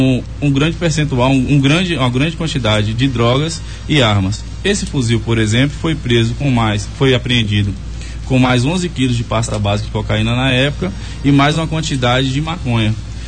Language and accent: Portuguese; Itapetinga, Bahia, Brazil; Eu sou daqui da região, sou de Itapetinga